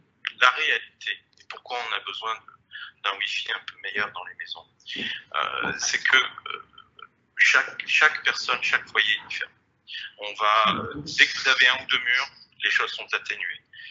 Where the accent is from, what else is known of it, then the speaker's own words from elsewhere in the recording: France; now in Istanbul, Turkey; Donc, effectivement, je suis français, je suis basé à Istanbul depuis maintenant presque 9 ans.